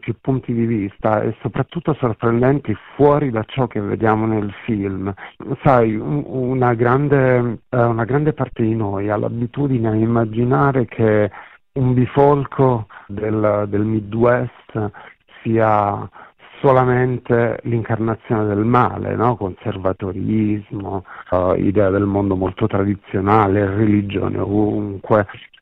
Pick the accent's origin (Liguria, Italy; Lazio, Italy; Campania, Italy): Campania, Italy; Naples; now in Sardinia, Italy; io sono un napoletano arrivato in Sardegna alla fine degli anni 70